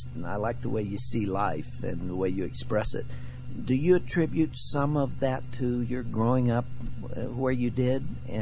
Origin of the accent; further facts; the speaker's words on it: Texas, United States; also born or lived in Louisiana / Oklahoma; You know, I was born in Louisiana, grew up in Texas and Oklahoma. When I first went to college in California, people laughed whenever I spoke. I'd say one sentence and people would make some comment about my accent. I've lost it now